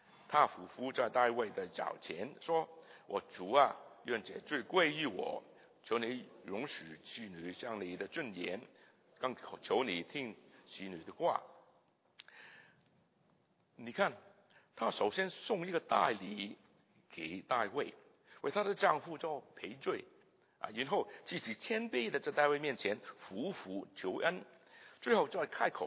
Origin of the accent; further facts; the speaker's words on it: China; 我们中国人普遍的倾向就是默默的压制自己的怒气或是暗暗的希冀来报复